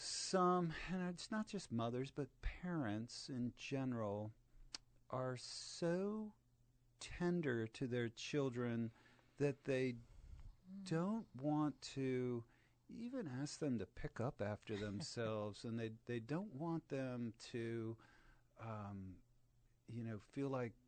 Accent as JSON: {"language": "English", "town": "Bethesda", "region": "Maryland", "country": "United States", "tie": "born or raised there", "said": "I grew up in Bethesda, Maryland, and was involved in a lot of different activities."}